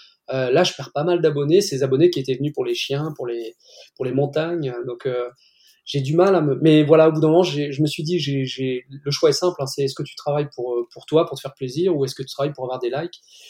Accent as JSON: {"language": "French", "region": "Northwest", "country": "France", "said": "Moi je suis plutôt du Nord-Ouest, hein, du bord de mer"}